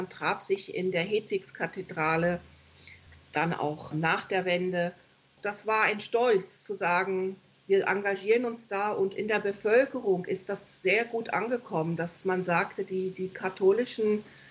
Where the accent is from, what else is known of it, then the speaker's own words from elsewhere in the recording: Berlin, Germany; Ich bin ja in Berlin-Kreuzberg aufgewachsen, also geboren und aufgewachsen.